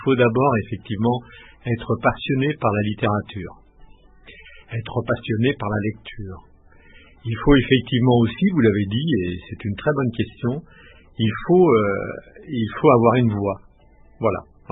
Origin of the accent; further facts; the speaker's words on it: Grenoble, Auvergne-Rhône-Alpes, France; now in Haute-Savoie, France; même si j'habite en Haute-Savoie, je suis grenoblois